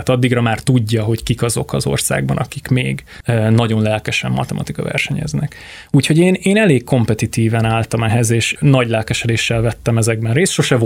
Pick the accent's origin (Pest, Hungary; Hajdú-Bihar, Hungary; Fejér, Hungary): Hajdú-Bihar, Hungary; Debrecen